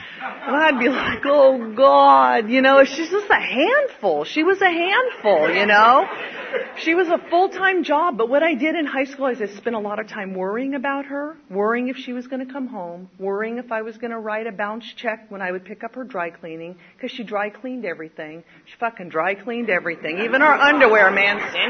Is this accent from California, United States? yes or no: yes; California, United States; we lived in Morgan Hill. I come from the Bay Area